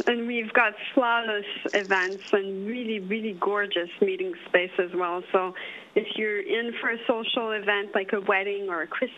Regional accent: Canada; accent: French-Canadian; English is a second language; we're very proud to be French-Canadian, as you can tell with my accent.

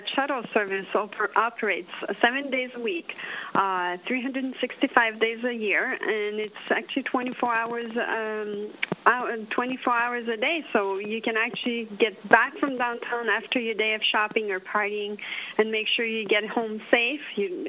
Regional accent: Canada; accent: French-Canadian; English is a second language; we're very proud to be French-Canadian, as you can tell with my accent.

